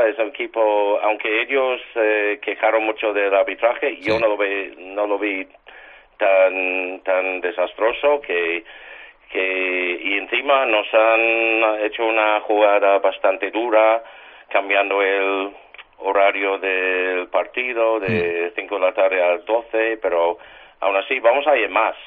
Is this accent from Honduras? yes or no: no; England, United Kingdom; now in Spain; me han echado del país ahora con el Brexit